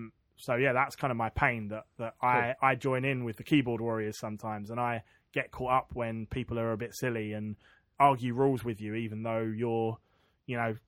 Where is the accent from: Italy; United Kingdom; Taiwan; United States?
United Kingdom; England; we're English